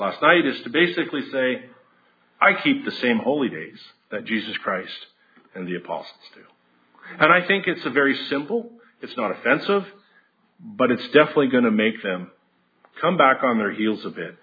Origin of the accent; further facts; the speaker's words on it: Canada; in my opinion, as a Canadian, it's almost an expected tradition for us.